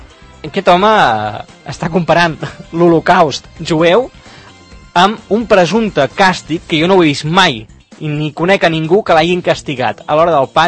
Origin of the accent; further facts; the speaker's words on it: Catalonia, Spain; jo vaig estudiar una escola on no s'ensenyava en castellà, perquè clar, sóc de la Catalunya profunda